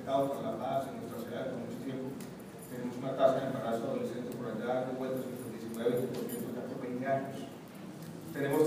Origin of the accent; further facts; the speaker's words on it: Chile; born there; La experiencia chilena, yo casualmente soy nacido en Chile, y la conozco bien.